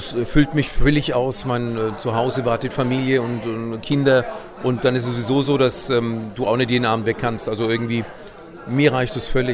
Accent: Schwabach, Bavaria, Germany; in Schwabach war, wo ich herkomme und die Hälfte des Publikums kannte ich persönlich.

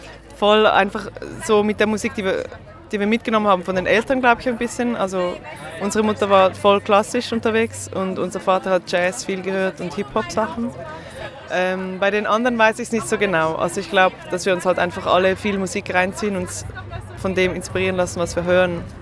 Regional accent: Zurich, Switzerland; Das habe keine Ahnung, weil ich bin aus Zürich halt.

